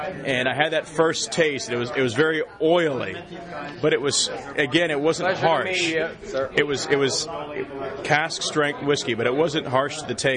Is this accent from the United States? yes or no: yes; United States; And to me, as an American, I thought to myself, why couldn't I have that experience back in the United States?